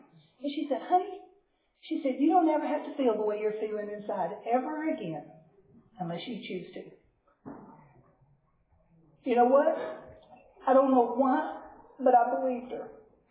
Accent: Southern United States, United States; I mean, I'm from the South. I'm polite, and I nod, and I smile

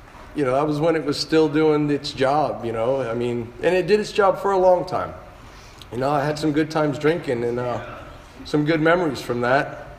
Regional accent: Panama; I ended up growing up in another country. I grew up in Panama, where the age of drinking, there really wasn't any age of drinking.

